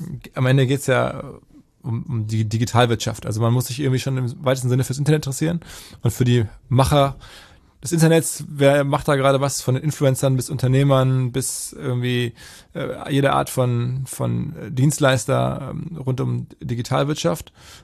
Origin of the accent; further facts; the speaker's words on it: North Rhine-Westphalia, Germany; now in Hamburg, Germany; Ich bin ja aus dem Ruhrgebiet